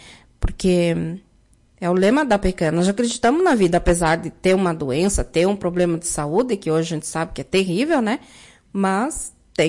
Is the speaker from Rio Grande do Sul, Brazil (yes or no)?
yes; Lagoa Vermelha, Rio Grande do Sul, Brazil; eu sempre fui aqui de Lagoa Vermelha. Eu nunca saí de Lagoa Vermelha